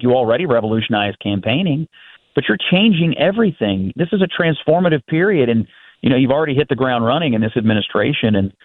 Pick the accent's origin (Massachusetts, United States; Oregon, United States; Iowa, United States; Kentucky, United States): Kentucky, United States; I'm from Western Kentucky, but St. Louis is where my heart is because of the Cardinals